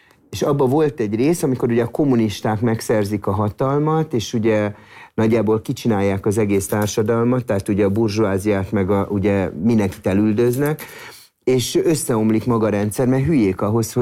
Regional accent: Budapest, Hungary; én például nagyon hiszek abba, hogy Budapestnek, és most csak mint budapesti mondom, zöld városnak kell lennie

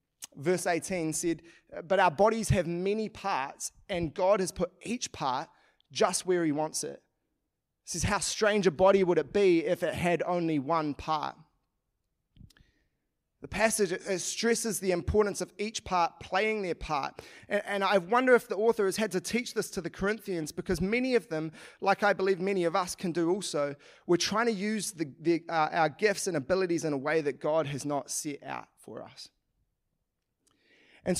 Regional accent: New Zealand; But of course, being Kiwi boys, we had far too much pride for that, so we carried on.

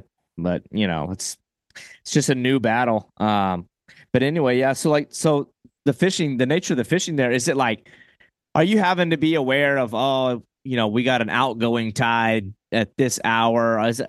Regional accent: Florida, United States; Like my home state of Florida.

